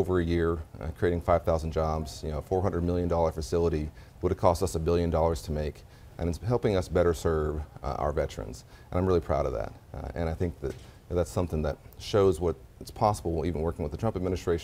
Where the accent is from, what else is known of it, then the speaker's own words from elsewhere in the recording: Dallas, Texas, United States; I'm a fourth generation Texan. I think I know who we are. My family's from Brownsville. I went to Baylor. I grew up here in Dallas.